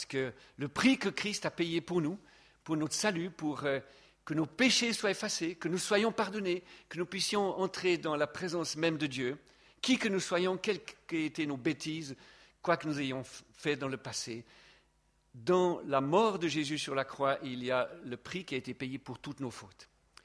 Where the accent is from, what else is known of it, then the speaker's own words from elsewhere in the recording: Vaud, Switzerland; je suis fier, je suis vaudois